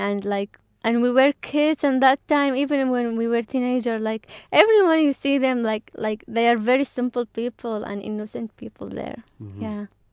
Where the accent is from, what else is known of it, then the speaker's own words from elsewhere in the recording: Qaraqosh, Nineveh, Iraq; from Iraq, from Nineveh Plain. I come from a town which name is Karakosh. It was like they used to call it the capital of Syriac people in Middle East.